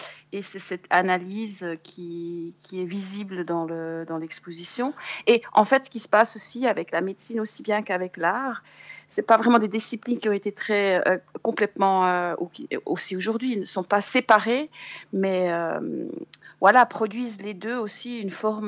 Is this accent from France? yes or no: no; Jura, Switzerland; moved away; moi j'ai quitté le Jura il y a aussi une vingtaine d'années